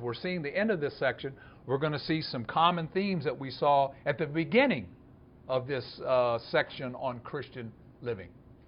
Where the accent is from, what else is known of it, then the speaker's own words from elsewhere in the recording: Kentucky, United States; I'm from Kentucky, and as a result of that, from the hills of Kentucky, I'm a simple man.